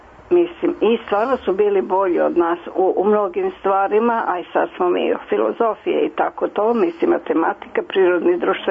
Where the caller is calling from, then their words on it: Zrenjanin, Vojvodina, Serbia; Ja sam iz Zrenjanina